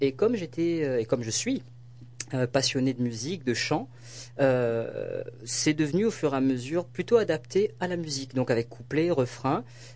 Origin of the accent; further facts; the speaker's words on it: Réunion, France; first language Réunion Creole; je parle créole réunionnais, je suis français et je parle anglais.